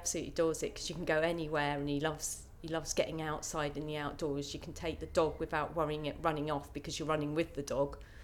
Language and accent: English; Faringdon, South East England, United Kingdom; I'm aged 35 and I come from Farringdon, Oxfordshire.